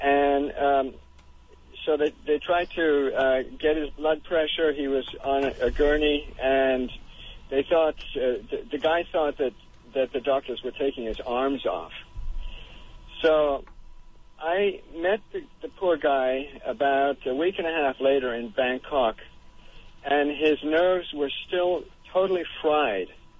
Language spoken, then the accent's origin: English; India; I grew up in India.